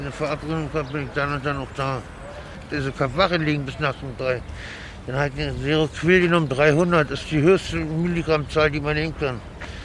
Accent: Berlin, Germany; Aufgewachsen bin ich in Berlin. Sehr, sehr schlecht aufgewachsen.

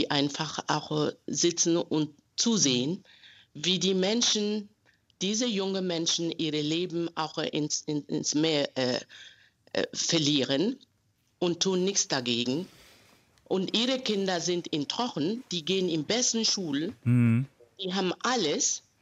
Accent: Mali; German is a second language; moved away as an adult; now in Germany; Genau, ich komme aus Mali und lebe seit 30 Jahren hier in Deutschland mit meiner Familie.

